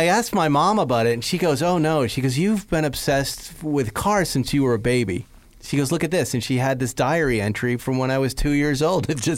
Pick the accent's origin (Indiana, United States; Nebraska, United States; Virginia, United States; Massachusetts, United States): Massachusetts, United States; West Bridgewater; I would go down to Betancourt Honda in my hometown in West Bridgewater and just stare at the motorcycles